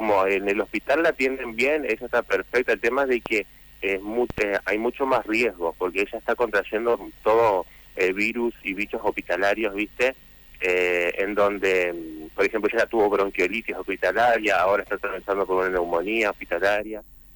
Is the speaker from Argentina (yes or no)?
yes; San Benito, Entre Ríos, Argentina; Sí, nosotros somos de San Benito.